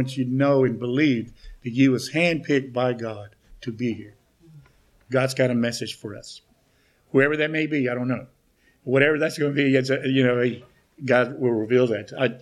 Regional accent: Dallas, Texas, United States; And I'm from Tiny's N.A. in Mesquite, Texas, but I'm originally from Dallas.

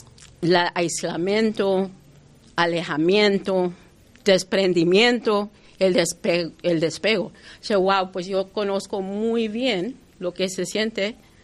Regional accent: United States; first language English; Spanish is a second language; Yo soy chicana. Yo, mi primer idioma es el inglés y a veces yo invento palabras en español

